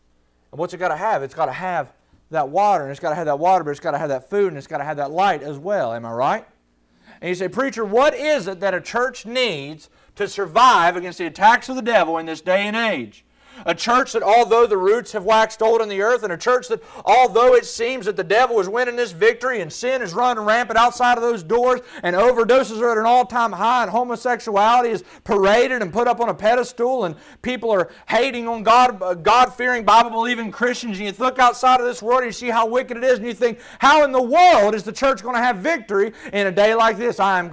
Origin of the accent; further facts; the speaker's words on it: West Virginia, United States; I'm from West Virginia.